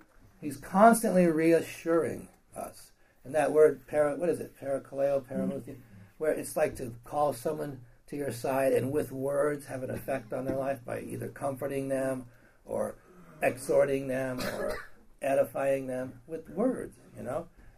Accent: Montana, United States; But that's just my opinion. Because I'm from Montana.

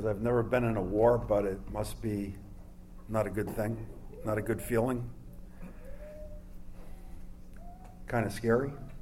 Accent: Brooklyn, New York, United States; accent: New York; I grew up in New York, so I was thinking about this day. I was born in Brooklyn, and it took me 20 years to get rid of my New York accent.

